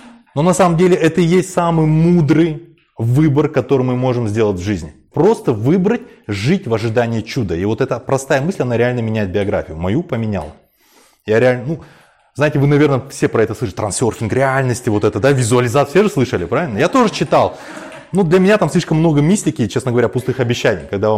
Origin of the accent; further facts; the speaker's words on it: Kazakhstan; Мы, казахи, сами себя уничтожаем информационно.